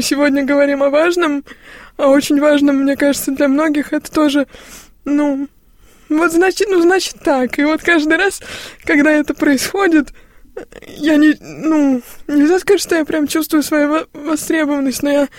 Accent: Simbirsk, Ulyanovsk Oblast, Russia; в газету епархии нашей Симбирской, откуда я родом

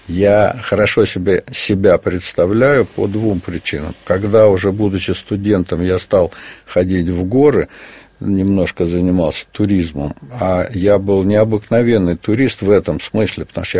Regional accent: Samarkand, Samarqand Region, Uzbekistan; я говорю на их родном языке, и что я из Самарканда

